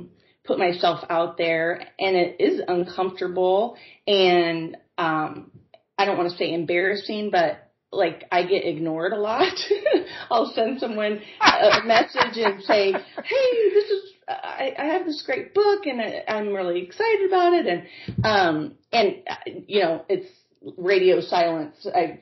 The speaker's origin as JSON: {"language": "English", "region": "Midwest", "country": "United States", "tie": "born or raised there", "said": "I think most of that can be attributed to being born and raised in the Midwest"}